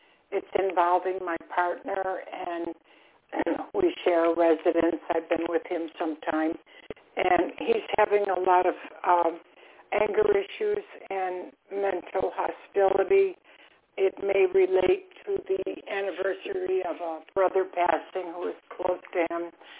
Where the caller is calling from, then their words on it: Florida, United States; I'm calling from Florida.